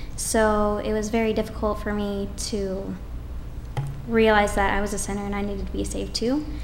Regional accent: Port St. Lucie, Florida, United States; I'm from Port St. Lucie, Florida.

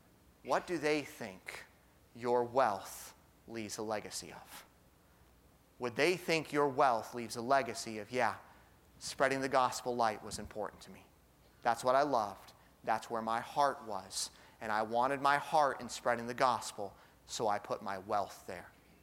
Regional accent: Alaska, United States; Being the time that I grew up in Alaska, was traveling was nowhere near as easy.

